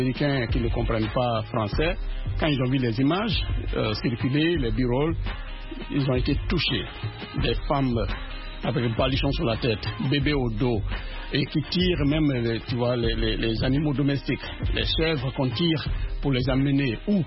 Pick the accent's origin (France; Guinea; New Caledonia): Guinea; la Guinée, mon pays d'origine